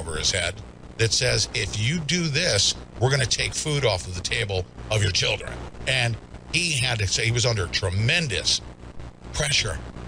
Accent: Ohio, United States; I'm from Ohio.

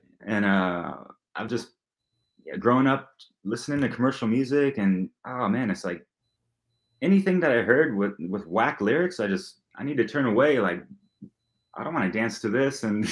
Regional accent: San Francisco, California, United States; Growing up in the Bay Area of San Francisco, there's more artists than I can name

